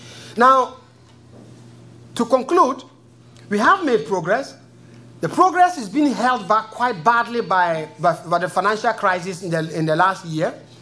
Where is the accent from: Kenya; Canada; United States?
Kenya; I'm coming from Kenya, and our constitutional debate is being held hostage around a debate on a very carefully formulated, you know, exceptionalist clause on safe abortion.